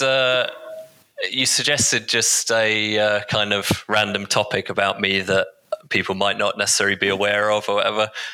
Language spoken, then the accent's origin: English; United Kingdom; now in Germany; I'm British living in Germany for a long time.